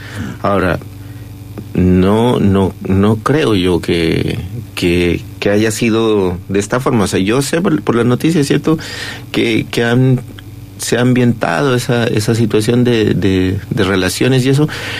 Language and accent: Spanish; Colombia; moved away; yo nací en el 74, y en el 74 estaba ya la guerra. Yo salí de Colombia y no volví más a Colombia, o sea, no nunca más he vuelto a Colombia